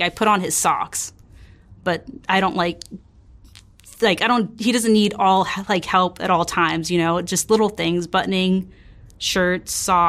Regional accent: California, United States; I'm from California, but I'm willing to move to New Jersey.

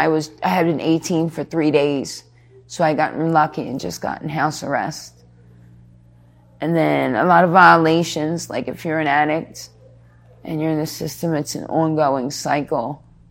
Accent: Phoenixville, Pennsylvania, United States; Originally from Phoenixville, Pennsylvania.

